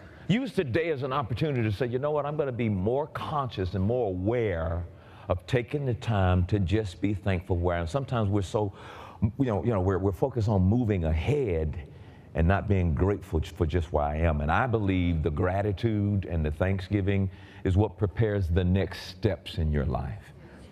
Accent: College Park, United States; I came from College Park. We stay to ourselves. We stay in a house. We stay on our street.

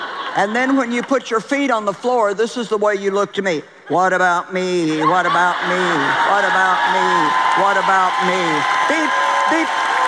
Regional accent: St. Louis, Missouri, United States; Then they moved from my hometown in St. Louis to southeast Missouri, about a couple hundred miles away from where we lived.

